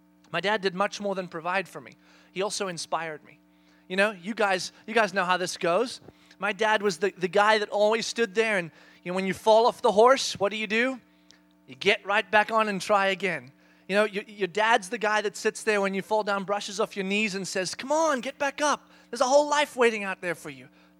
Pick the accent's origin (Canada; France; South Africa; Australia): South Africa; now in United States; we left South Africa. As many of you guys know, we grew up in South Africa. We left South Africa to come here to the U.S.